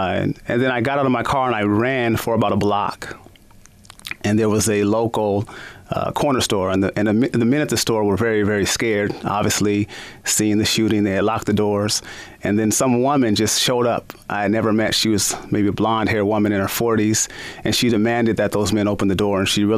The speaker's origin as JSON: {"language": "English", "town": "Tacoma", "region": "Washington", "country": "United States", "tie": "born or raised there", "said": "Yes. Yeah. I grew up in Tacoma, Washington."}